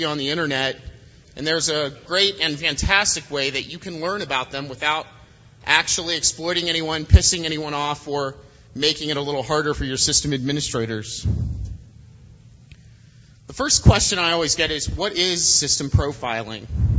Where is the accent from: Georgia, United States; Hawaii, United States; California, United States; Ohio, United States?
Ohio, United States; Columbus; I'm from Columbus, Ohio